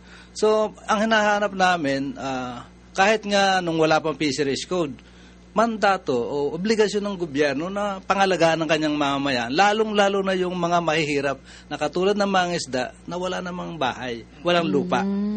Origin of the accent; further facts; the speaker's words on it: Calatagan, Calabarzon, Philippines; karamihan po ngayon ng coastal na baybayan sa amin sa Kalutagan ay dahil privatized na nga